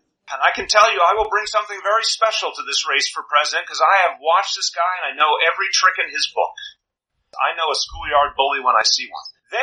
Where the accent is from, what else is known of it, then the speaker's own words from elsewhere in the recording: New York, United States; Look, I'm from New York. I've watched this guy for decades.